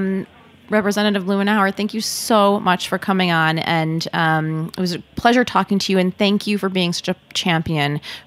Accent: Brooklyn, New York, United States; So I'm from Brooklyn, where we're broadcasting

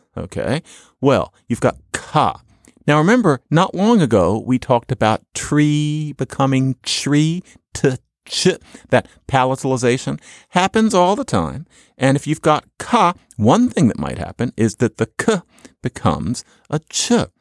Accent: Philadelphia, Pennsylvania, United States; born or raised there

